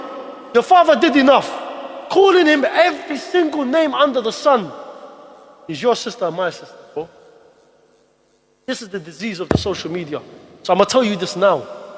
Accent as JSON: {"language": "English", "town": "Mosul", "region": "Nineveh", "country": "Iraq", "said": "I come from Iraq. I come from Mosul, bro."}